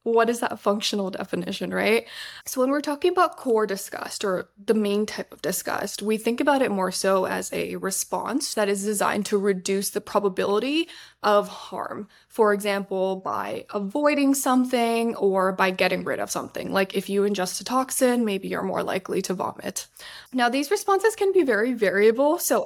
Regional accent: Montreal, Quebec, Canada; also born or lived in Brampton, Ontario / London, Ontario; now in Boston, United States; I've been born and raised in Canada. So between Montreal, Quebec, but also Brampton, Ontario, I spent a lot of my years. Then I moved to London, Ontario, just about 2 hours south of Toronto.

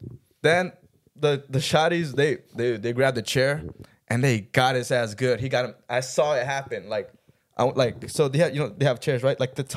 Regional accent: Atlanta, Georgia, United States; You know, I'm from Atlanta.

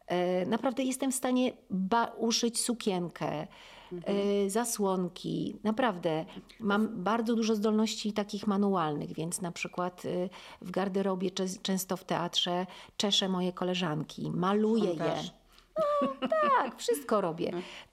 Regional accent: Wrocław, Lower Silesian Voivodeship, Poland; Moja mama w ogóle była, bo myśmy się wychowali, urodziliśmy się we Wrocławiu.

